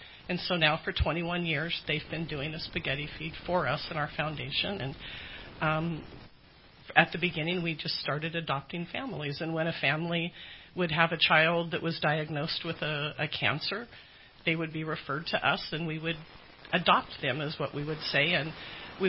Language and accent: English; Alturas, California, United States; and I grew up in Alturas, and so I wanted to be able to help my hometown, so that was Modoc.